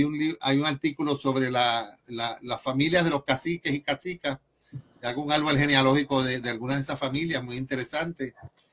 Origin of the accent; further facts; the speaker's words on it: Puerto Rico; como los puertorriqueños, que somos satos y tenemos indios, africanos, de todo